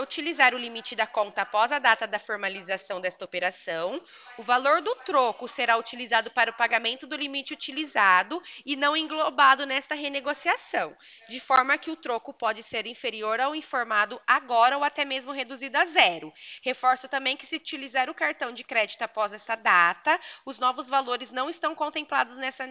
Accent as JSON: {"language": "Portuguese", "town": "Porto Ferreira", "region": "São Paulo", "country": "Brazil", "said": "eu sou de Porto Ferreira, aqui do lado de Pirassununga"}